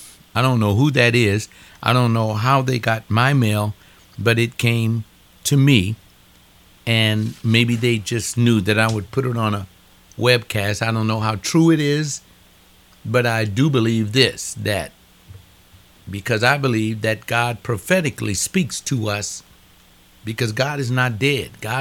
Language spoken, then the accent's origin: English; United States; since I'm an American